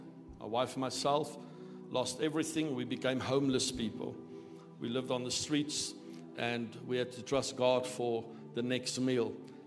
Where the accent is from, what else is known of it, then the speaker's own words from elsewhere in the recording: Gauteng, South Africa; I grew up on the West Rand. So tonight when I came here, we started by Gordon off ramp, and I went through every set of traffic lights. I said to my wife, this is where I went to school, Florida High School.